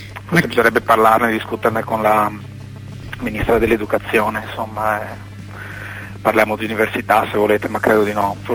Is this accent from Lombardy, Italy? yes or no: no; Mestre, Veneto, Italy; now in Florence, Italy; Partono proprio dai dati anagrafici. Ho 35 anni, sono di Venezia, Mestre originario, ma al momento lavoro a Firenze